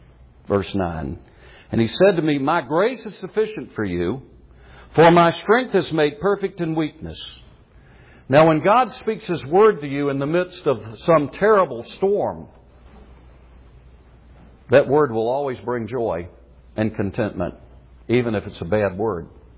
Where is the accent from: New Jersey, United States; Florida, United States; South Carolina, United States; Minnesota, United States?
South Carolina, United States; born there; Excuse me, I was born in South Carolina.